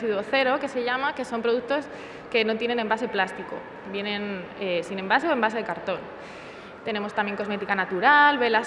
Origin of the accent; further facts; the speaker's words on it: Tres Cantos, Community of Madrid, Spain; Y somos de Tres Cantos de toda la vida.